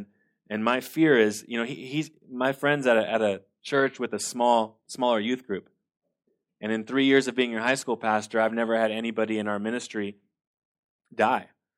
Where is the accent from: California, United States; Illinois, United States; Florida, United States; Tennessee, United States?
California, United States; Manteca; I grew up in Manteca, California, and we would go to the local library, and we would walk in.